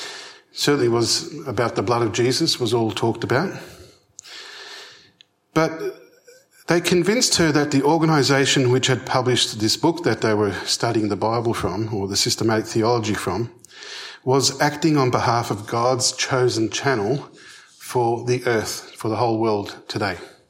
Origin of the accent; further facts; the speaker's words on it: Melbourne, Victoria, Australia; I grew up in Melbourne, inner city Melbourne.